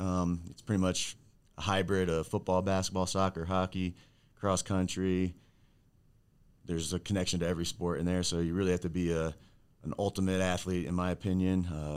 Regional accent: New Jersey, United States; moved away as an adult; now in Colorado, United States; I'm originally from New Jersey. Coached a year or two out there for high school, and then moved out here, started a local club and training

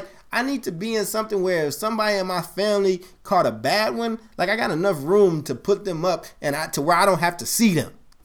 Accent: Chicago, Illinois, United States; also born or lived in Kentucky; So again, I grew up in Chicago. I was born in at Westlake Hospital in Chicago. I was born in the woods, not the park. So I lived in Maywood and Bellwood and all that stuff.

